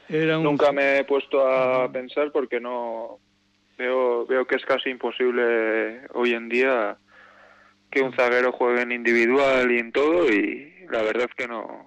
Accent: Baraíbar, Navarre, Spain; vengo de Baraíbar, sí.

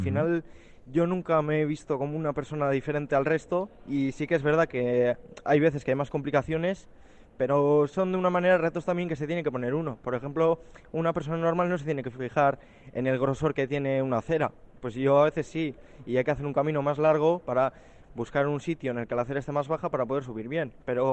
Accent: Balmaseda, Basque Country, Spain; yo soy de Balmaseda, tengo 19 años y ahora mismo estoy en segundo de carrera.

